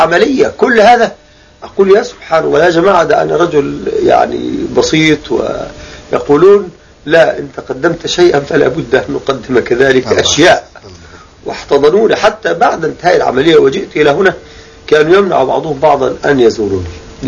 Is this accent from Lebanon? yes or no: no; Egypt; moved away as an adult; now in Kuwait; فرض علي فرضا أنا أمشي من مصر، فمشيت إلى قطر زائر فقط، وانتهت فترة الزيارة، والآن أنا في دولة الكويت